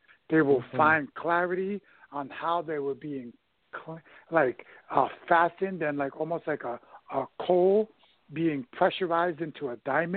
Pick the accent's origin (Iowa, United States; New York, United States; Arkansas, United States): New York, United States; I knew I grew up in the Bronx and I grew up into a very, very toxic environment.